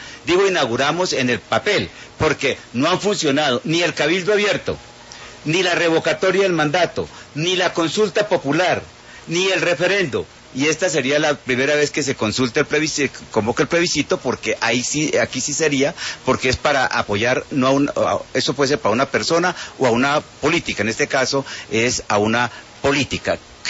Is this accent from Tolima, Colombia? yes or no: yes; Chaparral, Tolima, Colombia; yo todavía recuerdo de niño en Chaparral